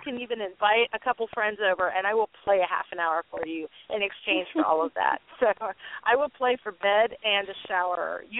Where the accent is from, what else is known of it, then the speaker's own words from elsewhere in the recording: Tampa, Florida, United States; Locally, I'm from Tampa, Florida, so I do some stuff around Tampa.